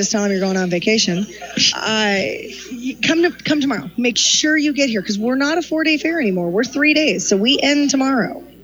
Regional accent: Oregon, United States; I moved to Polk County 22 years ago. I grew up in Benton County, so I grew up at a small county fair

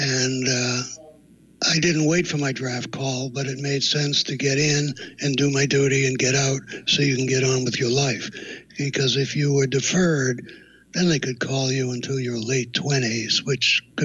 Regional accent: New England, United States; I'm from New England originally, so you went to Fort Dix.

